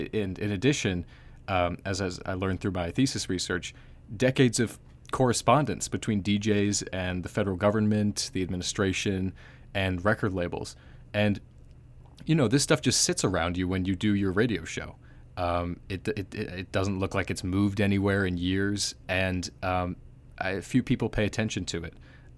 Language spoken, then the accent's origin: English; Simsbury, Connecticut, United States; I am from Simsbury, Connecticut, born and raised there, 2 hours south of Williamstown